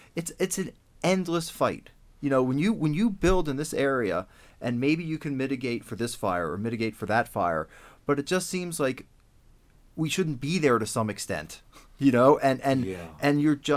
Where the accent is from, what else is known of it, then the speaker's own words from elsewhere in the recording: East Coast, United States; I grew up on the East Coast, and we would go to the beach in New Jersey, the beach in Delaware, down in Florida